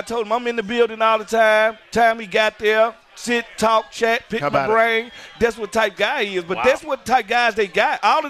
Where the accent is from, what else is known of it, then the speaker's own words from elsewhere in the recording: Mississippi, United States; I'm going shrimp po' boy because I'm from Mississippi.